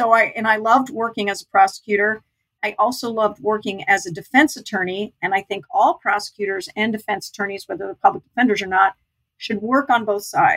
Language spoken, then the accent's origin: English; Newtown, Connecticut, United States; also born or lived in Orlando, Florida; I was born in Orlando, Florida. And when I was very young, a couple years old, my parents moved to Newtown, Connecticut, now famous for the Sandy Hook shootings.